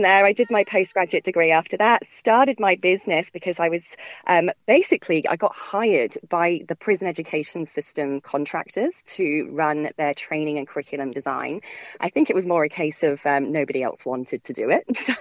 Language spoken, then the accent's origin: English; United Kingdom; moved away as an adult; now in Australia; I am obviously from my accent originally from the UK, but I moved over to Australia in early 2012